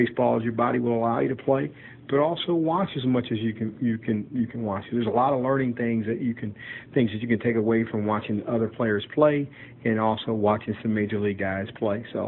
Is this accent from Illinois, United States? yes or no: yes; Chicago, Illinois, United States; I was born and raised in Chicago as a kid, and my introduction to the game of baseball was by my uncles at the age of six